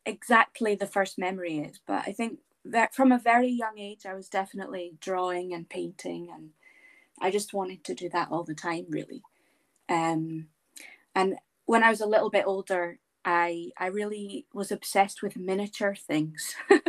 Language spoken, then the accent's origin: English; Dundee, Scotland, United Kingdom; So I grew up in or near Dundee in Scotland, and I studied textile design at Duncan of Jordanston Art College in Dundee.